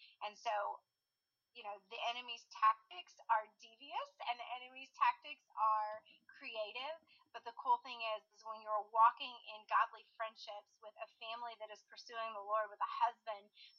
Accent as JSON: {"language": "English", "region": "Texas", "country": "United States", "tie": "born or raised there", "said": "I'm joining you from Weatherford, Texas, just west of the Fort Worth Metroplex. I've been in the Fort Worth Metroplex my entire life, moved a little west after I got married"}